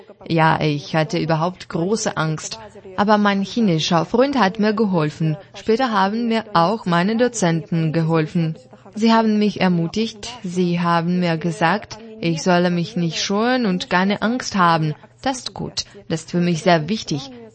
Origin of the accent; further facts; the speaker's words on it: Weifang, Shandong, China; German is a second language; Ich komme aus der Stadt Weifang in der Provinz Shandong.